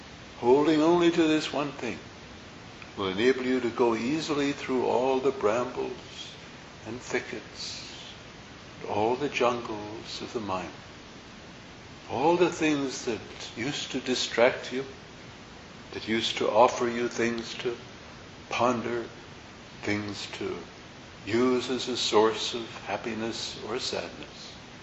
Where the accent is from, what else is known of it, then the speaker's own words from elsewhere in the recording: Canada; the member I grew up in Canada.